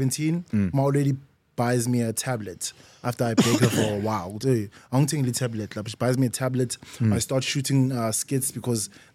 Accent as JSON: {"language": "English", "town": "Vosloorus", "region": "Gauteng", "country": "South Africa", "said": "I'm from Foslo."}